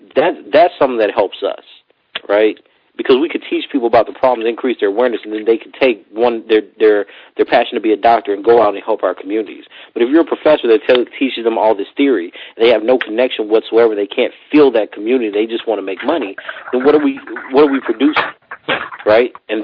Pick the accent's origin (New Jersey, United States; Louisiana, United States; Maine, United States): Louisiana, United States; if I go talk to my mom or my aunts, we're from Louisiana, right? Small, poor town in Louisiana.